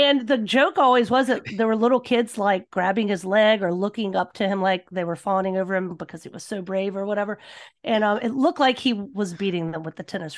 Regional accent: Richmond, Virginia, United States; there are plenty of Southerners that were born in, let's say, my hometown of Richmond, Virginia

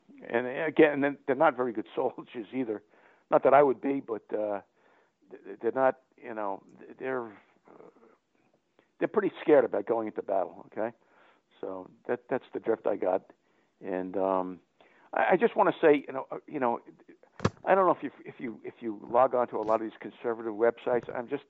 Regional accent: New York, United States; You know, I grew up on Long Island

